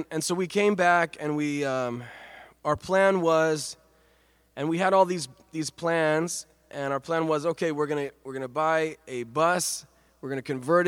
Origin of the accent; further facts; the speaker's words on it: Israel; we came from Israel, and we were living in Be'er Sheva. Be'er Sheva is like kind of a desert.